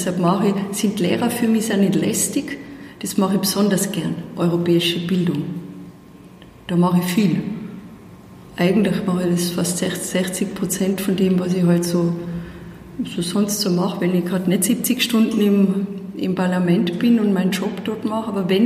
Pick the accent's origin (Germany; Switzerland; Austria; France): Austria; Tyrol; accent: Tyrolean Unterland; moved away as an adult; now in Brussels, Belgium; Man hört es an meinem Dialekt, ich bin ja immer nur zuzuordnen, ganz klar im Tiroler Unterland. Ich bin damals nach Brüssel 2006 im Herbst mit einem kleinen Bus